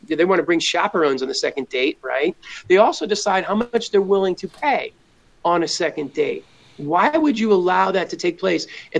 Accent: Boston, Massachusetts, United States; I grew up in Boston.

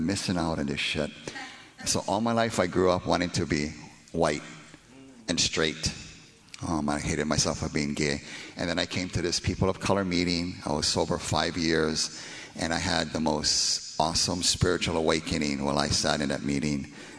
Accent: Hawaii, United States; In Hawaii, we call them Haoles, because where I grew up, you know, I'm Hawaiian, I'm Portuguese, Puerto Rican, and we're crazy people

